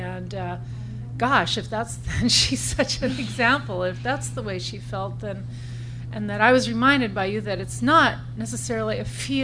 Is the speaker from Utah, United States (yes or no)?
yes; Utah, United States; from Utah.